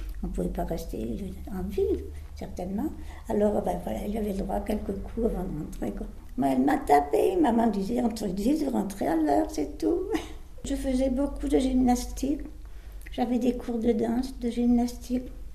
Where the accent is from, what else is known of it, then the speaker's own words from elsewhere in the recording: Brest, Brittany, France; born there; Je suis née à Brest en 1920, où j'ai exercé le métier de coiffeuse.